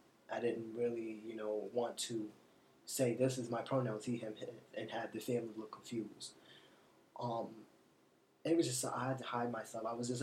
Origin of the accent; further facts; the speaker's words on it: Jersey City, New Jersey, United States; Okay, well, I'm originally from Jersey City. I was born in a bad neighborhood.